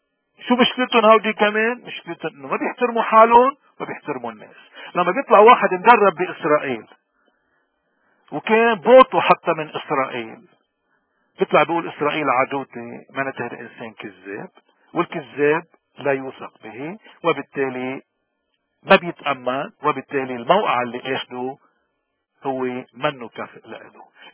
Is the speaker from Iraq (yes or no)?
no; Lebanon; ونحن كلبنانيين اكتر الناس جربنا هالجامعة